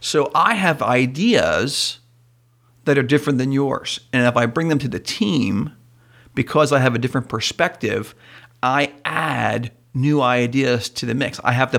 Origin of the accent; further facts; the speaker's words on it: East Coast, United States; I grew up on the East Coast.